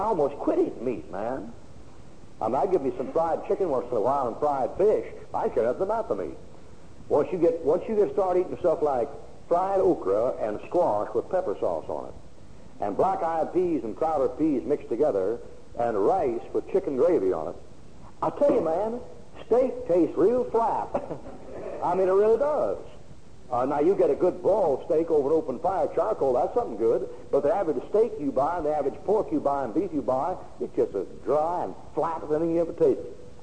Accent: Kansas, United States; moved away as an adult; also born or lived in Delaware / Alabama; I was raised in Kansas. I was born in Delaware and moved to Kansas when I was a year old. Now, when I was in Delaware, in Kansas, I lived there till I was 18. When I was 19, I moved to Alabama.

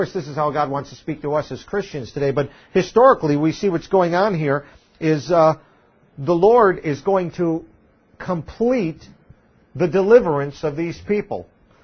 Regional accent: United States; I almost say I can't blame us because we grew up in America and we've learned many ways to handle problems.

